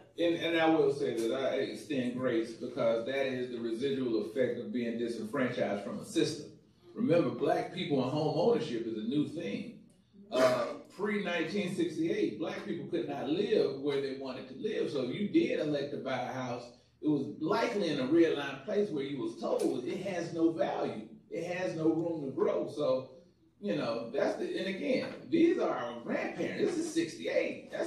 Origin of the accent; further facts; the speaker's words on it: Charlotte, North Carolina, United States; When I was in college, I grew up in Wilmore. When I would come home on holidays, groups of my childhood friends would just be displaced.